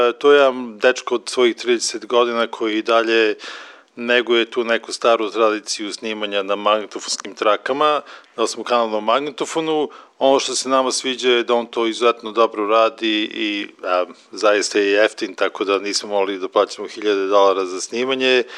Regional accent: Smederevska Palanka, Podunavlje District, Serbia; svirali u Smederevskoj Palanci, u mom rodnom gradu, što je bilo odlično, dosta mojih starih prijatelja je došlo

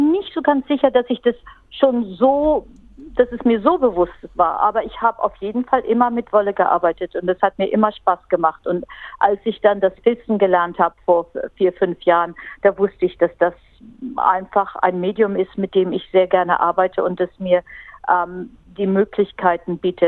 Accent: Emsen, Lower Saxony, Germany; Ich komme aus Emsen, ein kleines Dorf in der Nähe von Lüneburg.

